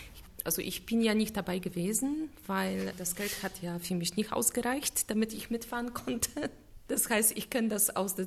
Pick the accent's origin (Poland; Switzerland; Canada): Poland; German is a second language; now in Germany; Leider kann ich mich überhaupt nicht damit identifizieren, was im Moment in meiner Heimat abläuft. Ich habe immer wieder in Polen gearbeitet.